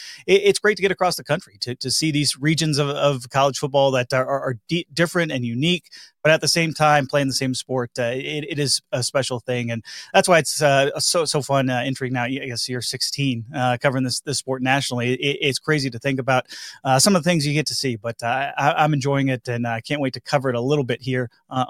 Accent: Dallas, Texas, United States; growing up in Dallas in the 80s and 90s, having this Netflix documentary over the Cowboys.

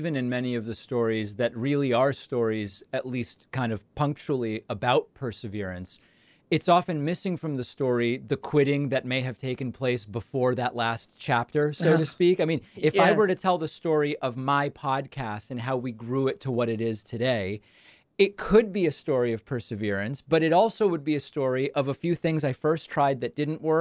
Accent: Argentina; I'm from Argentina, and I thought, there's some demand for this.

